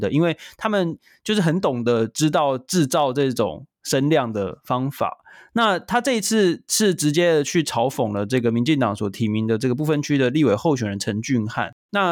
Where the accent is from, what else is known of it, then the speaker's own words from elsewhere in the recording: Hsinchu, Taiwan; 就是我们都是新竹人。